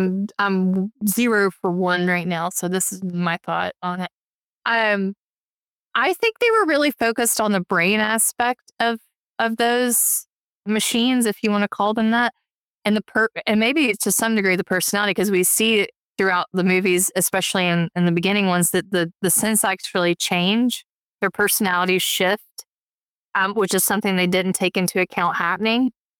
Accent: Georgia, United States; I got a PhD in how to talk. I'm from Georgia.

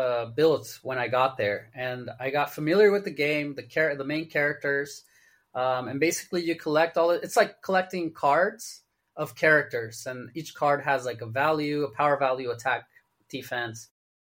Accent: California, United States; also born or lived in China; Well, I'm from Southern California.

